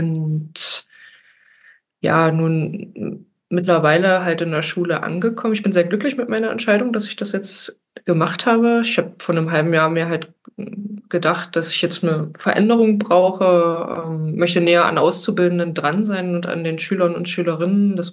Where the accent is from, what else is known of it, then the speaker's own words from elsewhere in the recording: Dessau, Saxony-Anhalt, Germany; Ich komme aus dem beschaulichen Örtchen Dessau in Sachsen-Anhalt. Bin sozusagen gebürtige Dessauerin, habe es hier auch eigentlich nie weggeschafft. Also bin schon immer hier.